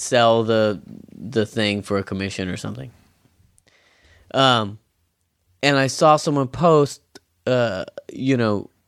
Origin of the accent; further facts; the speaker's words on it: Fresno, California, United States; we come from Fresno.